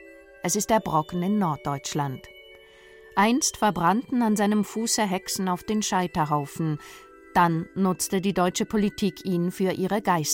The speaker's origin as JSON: {"language": "German", "country": "Switzerland", "said": "Aus Schweizer Sicht, die wir an die Riesen der Alpen gewöhnt sind"}